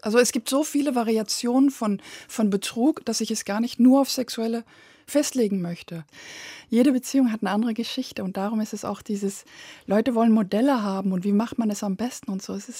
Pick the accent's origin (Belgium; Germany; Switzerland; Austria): Belgium; Ich bin ja in Belgien groß geworden